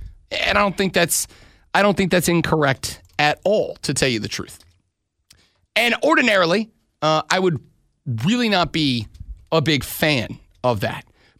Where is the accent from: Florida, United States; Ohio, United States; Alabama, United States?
Florida, United States; it's not just because I'm from Florida and I like antagonizing my Canadian friends